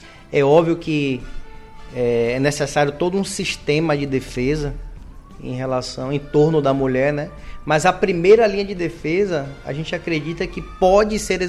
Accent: Salvador, Bahia, Brazil; born there; Nasci em Salvador, mas meus avós moraram por muito tempo, meu avô foi pescador aqui, tive tio que trabalhou em estaleiro, primos da Maria Mercante aqui em Ilhéus, eu passava férias em Ilhéus

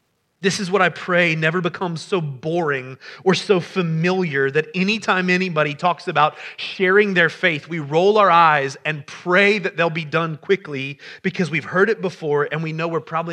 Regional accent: Ohio, United States; Ohio brother, right there. I'm from Ohio, for those of you who don't know me.

